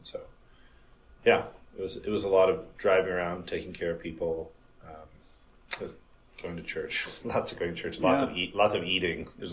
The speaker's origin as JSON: {"language": "English", "town": "Amarillo", "region": "Texas", "country": "United States", "tie": "born or raised there", "lives_now": "Aurora, United States", "said": "Well, I mean, there's a lot to talk about with Amarillo. It's a unique place."}